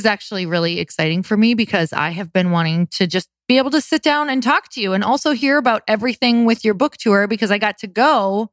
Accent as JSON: {"language": "English", "region": "Midwest", "country": "United States", "said": "I'm from the Midwest. So I'm like, you know, when something comes in the Midwest, it's exactly like that."}